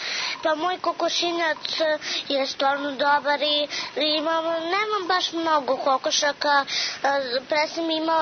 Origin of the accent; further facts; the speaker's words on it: Rudnik, Šumadija, Serbia; Ja sam sa Rudnika i živim sa mamom, tatom i sa batom.